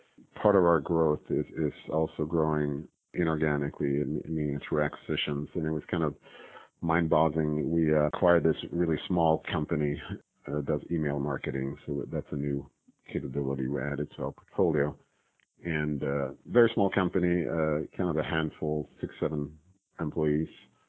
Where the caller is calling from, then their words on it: Kirkland, Washington, United States; I'm calling from Kirkland, Washington right now. We're just outside Seattle.